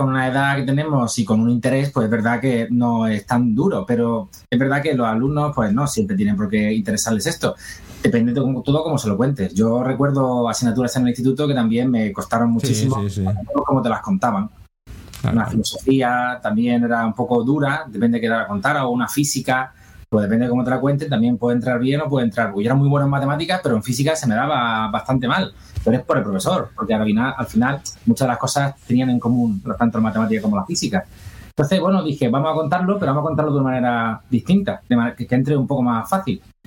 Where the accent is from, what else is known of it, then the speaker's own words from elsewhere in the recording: Andalusia, Spain; also born or lived in Valencia; yo nací en Valencia, en realidad, aunque vivo en Andalucía desde los 9 años, pero nací en Valencia